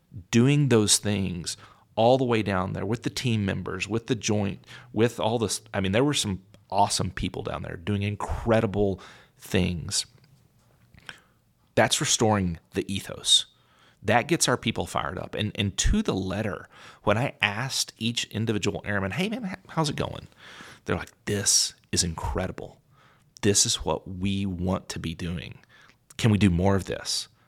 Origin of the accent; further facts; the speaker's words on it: United States; I mean, we'd love to. I'm American. We get it done.